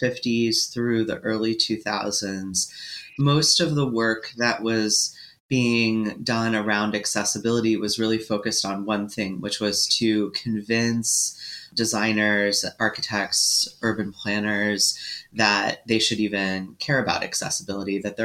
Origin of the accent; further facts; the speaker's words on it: United States; And I should say, and it may be obvious to your audience, that I'm from the United States.